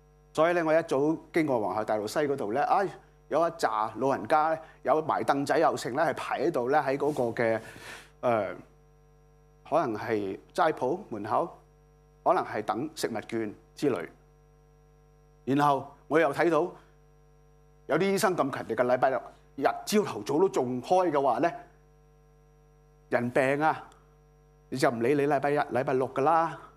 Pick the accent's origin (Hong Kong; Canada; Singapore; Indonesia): Hong Kong; We are Hong Kong， 我係香港人。